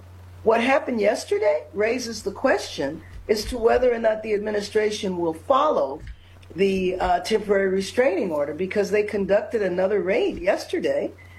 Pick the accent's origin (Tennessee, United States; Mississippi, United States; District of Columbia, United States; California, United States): California, United States; Los Angeles; it is the reason I ran, because of the humanitarian crisis in my hometown. Yeah. And the idea that people live in squalor in the nation's second largest city is just unacceptable.